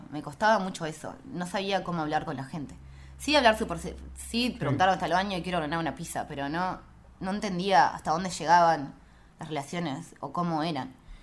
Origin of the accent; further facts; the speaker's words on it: Uruguay; now in United States; Sí, no hay muchos uruguayos allá tampoco.